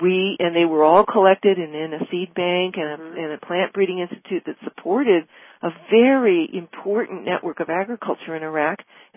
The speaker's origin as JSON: {"language": "English", "country": "Ireland", "said": "Anyway, because I'm Irish, I thought, well, at least I can talk, you know."}